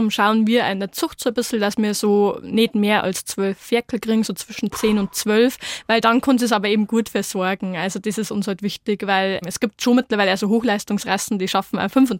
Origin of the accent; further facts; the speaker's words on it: Bavaria, Germany; das ist meine Heimat und da ist schön.